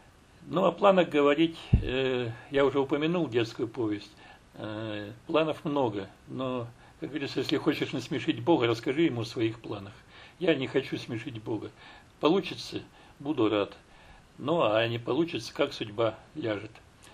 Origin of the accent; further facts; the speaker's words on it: Altai Krai, Russia; born there; also born or lived in Blagoveshchensk; хотя по рождению я алтайский сибиряк, но 15 лет прожил в Благовещенске, объездил Амурский край, был на Сахалине, был на Камчатке.